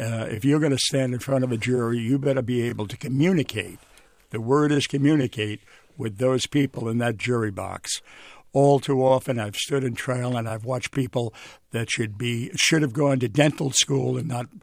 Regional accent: New York, United States; where are you from? I said, New York.

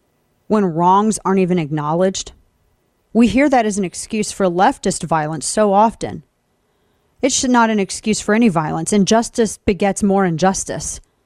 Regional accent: St. Louis, Missouri, United States; In my hometown in St. Louis, when they had riots, and this was Antifa and Black Lives Matter together, buildings were getting burned.

